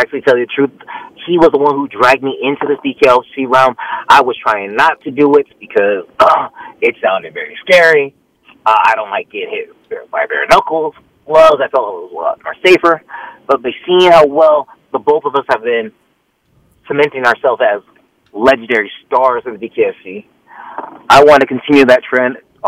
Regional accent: New Mexico, United States; Like, I'm never going to lose here in my hometown that I cannot sit there and let the fighting legend and the fighting spirit of New Mexico get buried with me.

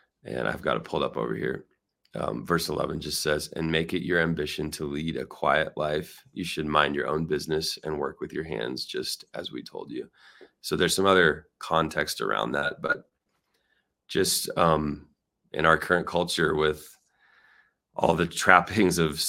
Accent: Colorado, United States; So I'm from Colorado, so I'm definitely pulling for the Niners.

